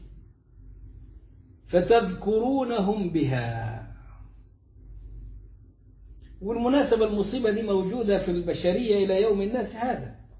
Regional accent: Egypt; عندنا في مصر

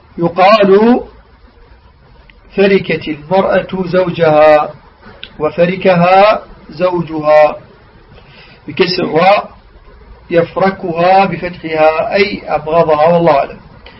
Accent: Iraq; نحن في بلدنا العراق نقول على الرجل، الطفل، الطفل الحرك أو الشخص الشديد نقول عليه عارم

